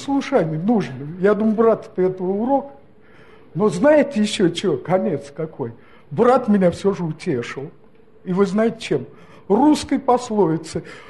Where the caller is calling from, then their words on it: Samara, Samara Oblast, Russia; из Самары.